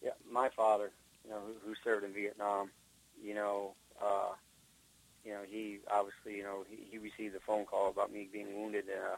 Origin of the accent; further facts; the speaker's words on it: Arizona, United States; I'm originally from Arizona. You know, it's the first time I've been home in 12 years